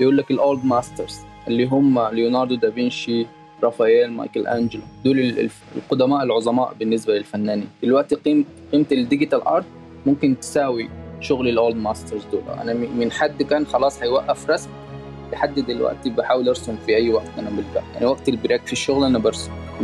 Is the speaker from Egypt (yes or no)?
no; Sudan; لا، أنا من السودان ما كنتش أصلاً حارف عن الNFT أصلاً.